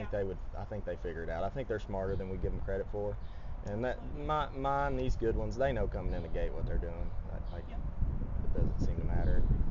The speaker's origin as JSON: {"language": "English", "region": "Kentucky", "country": "United States", "tie": "born or raised there", "said": "and then just being in the area I grew up in down in Kentucky, everybody did poles."}